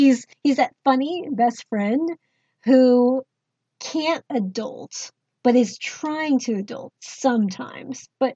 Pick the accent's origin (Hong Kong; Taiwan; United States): Taiwan; So, like, in Taiwanese culture, because I'm from Taiwan, I guess this applies to other East Asian cultures